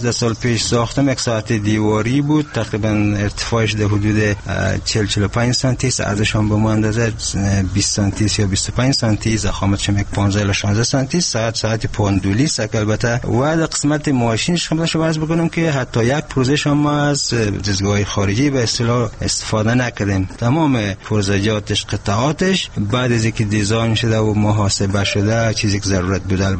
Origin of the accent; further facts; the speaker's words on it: Ghazni, Afghanistan; خود من از شهر غزنی هستم، زادگاهم شهر غزنی است،